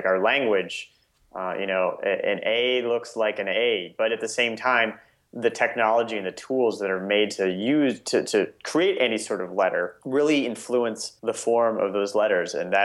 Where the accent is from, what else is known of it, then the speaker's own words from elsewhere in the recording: Nebraska, United States; I was my entire childhood, I grew up in Nebraska. It was kind of boring.